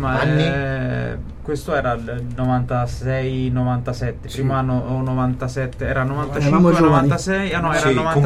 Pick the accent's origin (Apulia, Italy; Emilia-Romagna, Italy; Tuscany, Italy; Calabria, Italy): Tuscany, Italy; Florence; un po' perché sono anche fiorentino